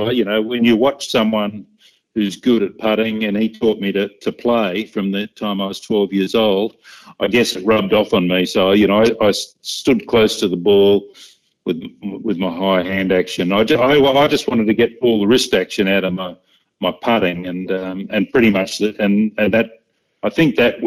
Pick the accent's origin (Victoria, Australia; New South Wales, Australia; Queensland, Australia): New South Wales, Australia; Sydney; I'm from Sydney